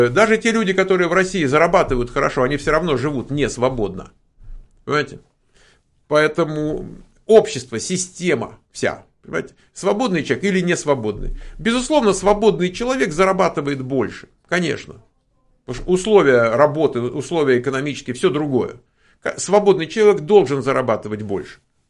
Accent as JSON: {"language": "Russian", "town": "Kyiv", "region": "Kyiv City", "country": "Ukraine", "said": "Я из Киева"}